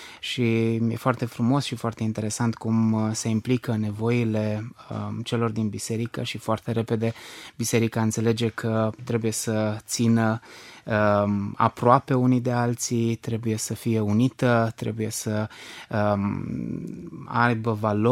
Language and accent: Romanian; Curtici, Arad County, Romania; now in Constanța, Romania; sunt originar din Curtici, din județul Arad, de pe granița de vest